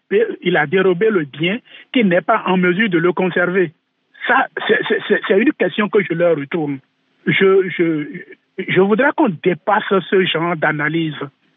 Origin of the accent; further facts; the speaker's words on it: Benin; de l'histoire des œuvres pillées chez nous au Bénin